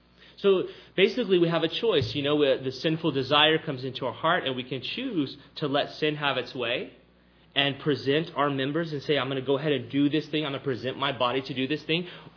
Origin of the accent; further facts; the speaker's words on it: Texas, United States; Now, growing up in South Texas, I liked the word carne because it meant there was meat in there.